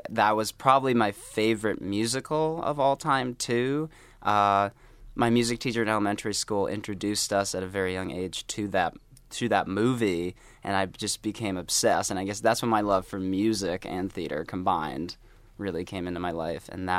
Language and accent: English; Amherst, Massachusetts, United States; I grew up in Western Massachusetts, Amherst to be exact. So like the big five college town area, right next to UMass and Hampshire College.